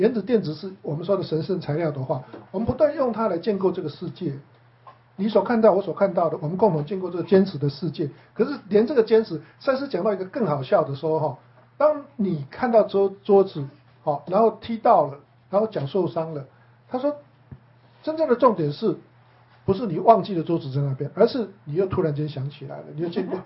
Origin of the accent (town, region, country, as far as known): Taiwan